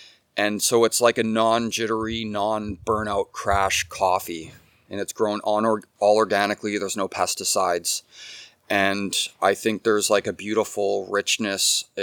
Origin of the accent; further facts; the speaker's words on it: Mexico; I grew up in Mexico when I was a kid.